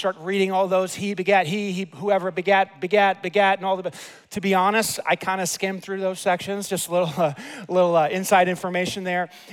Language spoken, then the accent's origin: English; New York City, New York, United States; I grew up in New York City. I'm a natural skeptic because if you've ever been in New York City, everybody's always pulling something.